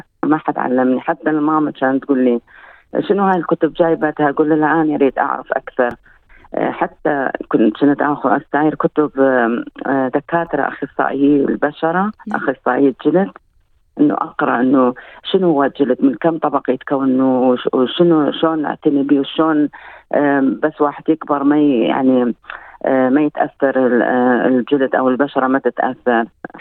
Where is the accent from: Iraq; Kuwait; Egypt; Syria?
Iraq; Dohuk, Duhok Governorate; also born or lived in Baghdad; now in Australia; من العراق، مواليد بغداد، بس عشت بالشمال بدهوك، وجيت لأستراليا من سنة 99 يومي هسه.